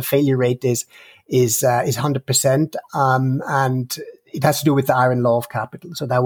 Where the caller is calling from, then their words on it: Switzerland; English is a second language; I'm talking from Switzerland, and that's actually quite I would say a Western or a global phenomena.